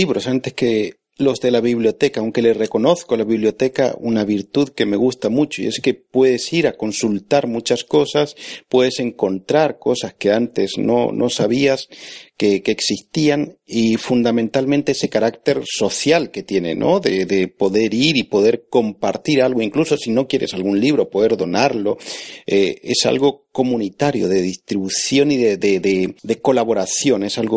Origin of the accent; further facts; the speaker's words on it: Argentina; Yo soy argentino